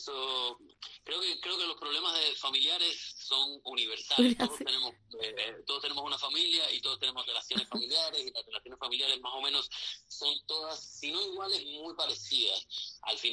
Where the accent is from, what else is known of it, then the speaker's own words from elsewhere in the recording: Cuba; moved away; desde que salí de Cuba en el 2005, yo salí de Cuba sabiendo que no iba a regresar